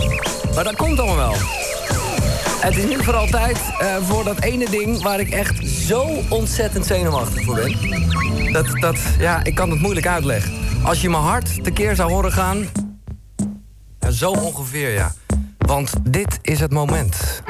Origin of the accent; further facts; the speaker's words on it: Haarlem, North Holland, Netherlands; now in Hilversum, Netherlands; ik kom uit Haarlem. Ik ben 40 en ik ben nu in Hilversum.